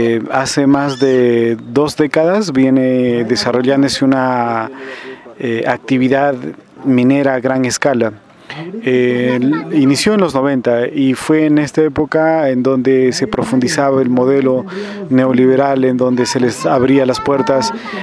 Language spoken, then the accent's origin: Spanish; Celendín, Cajamarca, Peru; Efectivamente vengo de la provincia de Selendín, en el departamento Cajamarca, en el norte del Perú, ¿no?